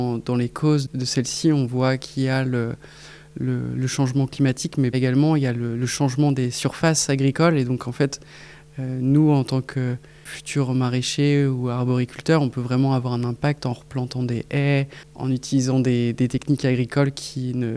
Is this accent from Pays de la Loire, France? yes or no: yes; Angers, Pays de la Loire, France; j'ai 28 ans, je suis originaire d'Angers.